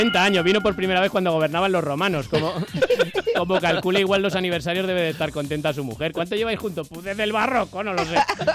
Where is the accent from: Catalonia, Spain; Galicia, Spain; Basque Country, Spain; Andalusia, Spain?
Basque Country, Spain; Los cachalotes, que soy vasco.